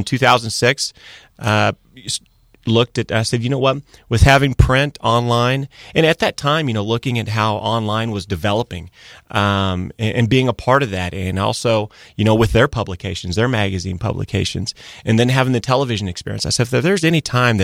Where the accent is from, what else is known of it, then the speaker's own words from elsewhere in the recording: Mayetta, Kansas, United States; Well, I grew up in a small town north of Topeka called Mayetta, Kansas. I haven't traveled far from home.